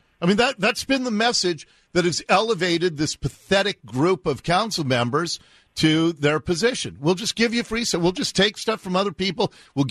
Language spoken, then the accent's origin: English; Seattle, Washington, United States; I love the city in which I grew up. I don't live in Seattle anymore, but I grew up there in Ballard. I went to school in Ballard.